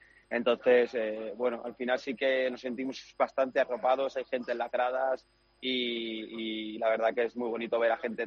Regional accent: Spain; yo me crié en España, al final es otra cultura totalmente diferente

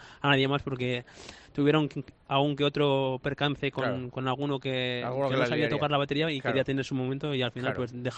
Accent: Chile; also born or lived in Tarazona, Spain; Mi corazón está en Tarazona, en la provincia de Zaragoza, donde es Paco Martín de Soria. Yo soy natural de Chile

